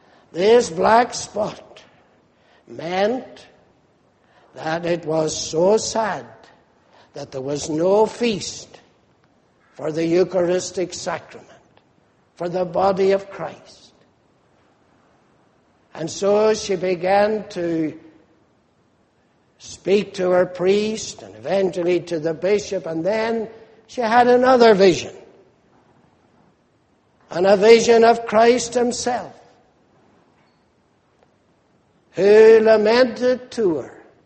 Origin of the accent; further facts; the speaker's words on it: Ireland; now in Australia; Well, I know I'm Irish, but I have seen that vision hundreds of times.